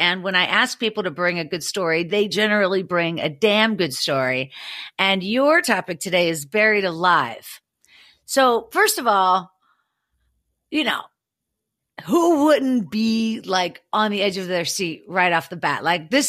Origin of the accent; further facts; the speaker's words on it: Pittsburgh, Pennsylvania, United States; Well, I'm from Pittsburgh, so I completely know what you're talking about. I know the entire neck of the woods